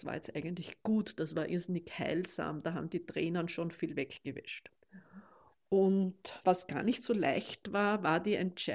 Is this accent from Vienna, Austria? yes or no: yes; Vienna, Austria; born there; also born or lived in Mauerbach; habe mich rein von meinem Lebensmittelpunkt zwar immer als Wienerin gefühlt, weil dort seid ihr, meine Kinder, und dort ist mein Geburtshaus